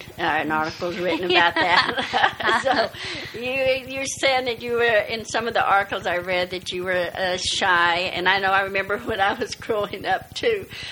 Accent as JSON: {"language": "English", "region": "Tennessee", "country": "United States", "said": "By the way, I'm from Tennessee."}